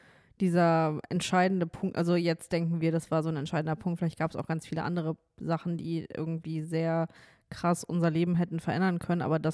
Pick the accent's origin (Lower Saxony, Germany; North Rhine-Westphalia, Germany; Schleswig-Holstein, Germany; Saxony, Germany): North Rhine-Westphalia, Germany; born or raised there